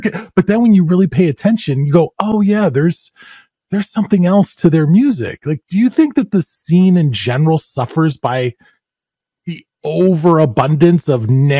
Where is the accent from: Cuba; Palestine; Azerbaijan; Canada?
Canada; Ontario; when I was a kid growing up in the Greater Toronto Area, there was no hip hop station.